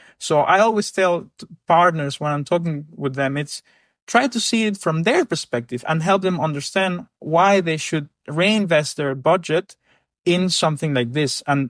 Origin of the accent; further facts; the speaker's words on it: Ecuador; I come from Ecuador, which is a country that does not necessarily have a lot of money.